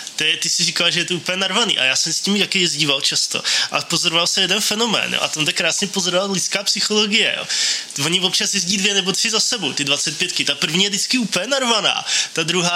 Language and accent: Czech; České Budějovice, South Bohemian Region, Czechia; now in Brno, Czech Republic; Jako já jsem náplava z Českých Budějovic